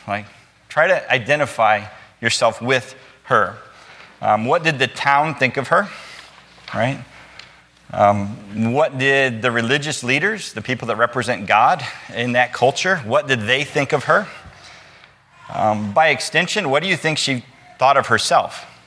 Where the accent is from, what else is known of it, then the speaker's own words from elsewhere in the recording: Metamora, United States; I grew up in Metamora, right? And my parents were teachers, and so everybody knew everything about me.